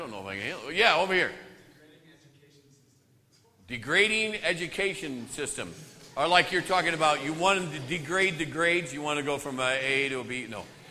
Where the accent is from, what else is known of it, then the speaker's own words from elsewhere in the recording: Midwest, United States; I'm from the Midwest, excuse me.